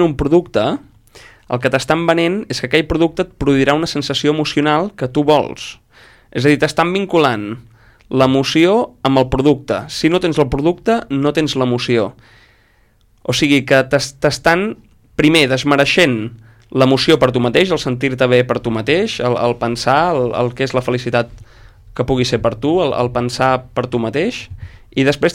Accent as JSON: {"language": "Catalan", "town": "Sant Feliu de Codines", "region": "Catalonia", "country": "Spain", "said": "Jo que sóc de Sant Feliu de Codines"}